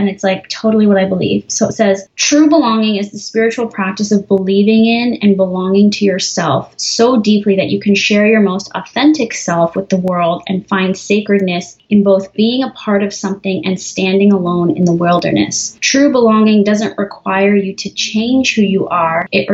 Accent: Canada; I always just said half white, half Japanese. And yeah, I mean, I'm pretty Canadian. I didn't really grow up with a lot of traditional Japanese culture or heritage. My grandparents aren't even from Japan. They were from BC.

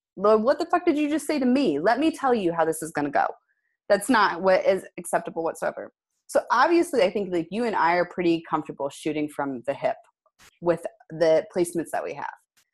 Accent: Midwest, United States; I mean, you know, I was raised in the Midwest. And for anybody else that's ever been raised in the Midwest, there was a lot of overarching themes there of like, you just keep your mouth quiet.

